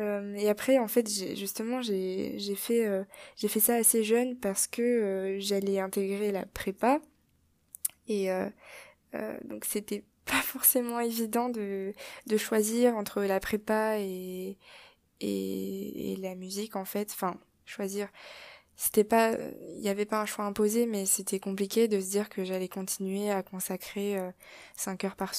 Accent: Paris, Île-de-France, France; j'ai grandi à Paris déjà, de parents d'origine chinoise.

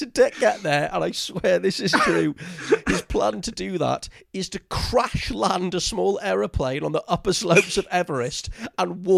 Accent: United Kingdom; I'm not sure how I feel as a British person being on a podcast with two Irishmen

